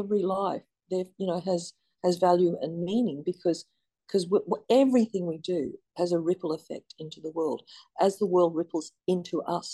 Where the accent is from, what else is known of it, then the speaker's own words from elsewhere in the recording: Australia; It is also me being an Australian, and an Australian.